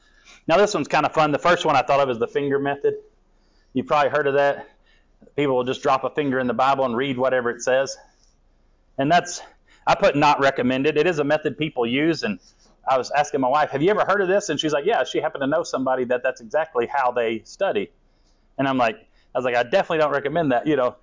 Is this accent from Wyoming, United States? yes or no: yes; Cheyenne, Wyoming, United States; And growing up in Cheyenne, we were the only Pentecostals.